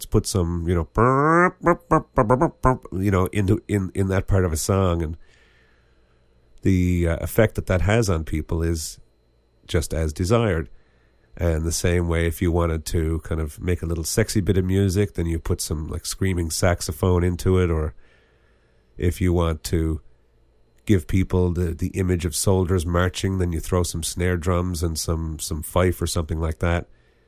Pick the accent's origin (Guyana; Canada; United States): Canada; Newfoundland and Labrador; I'm a Newfoundlander. I'm left-handed. I'm blind.